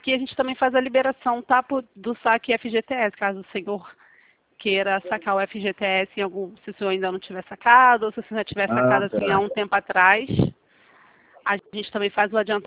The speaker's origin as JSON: {"language": "Portuguese", "region": "Rio de Janeiro", "country": "Brazil", "said": "Eu sou aqui de Campo Grande, aqui em frente, aqui na rua Maria Tereza."}